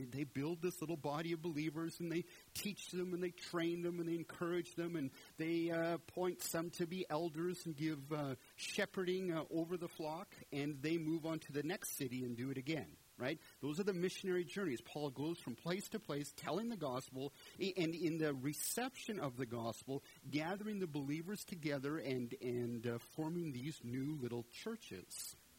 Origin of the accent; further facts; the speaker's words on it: Canada; now in Texas, United States; You see, I'm from Canada, so I'm not a Texan. But I've lived here 11 years, so I can pretend to be a Texan.